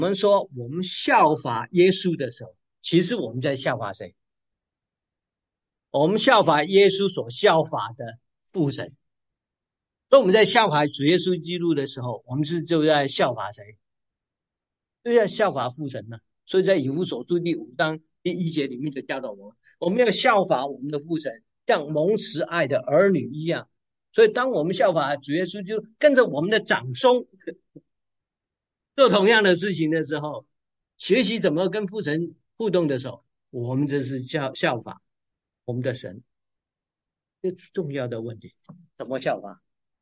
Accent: China; 我们中国人也有一个成语“东施效颦”

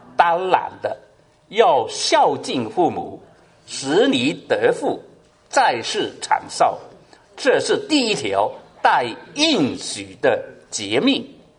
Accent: China; 对的，我们中国人说生儿，下一句是什么俗语啊

